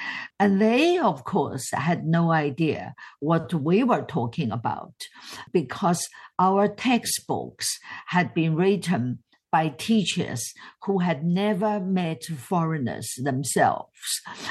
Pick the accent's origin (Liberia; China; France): China; Sichuan; moved away as an adult; I came from Sichuan province, a province of 90 million people.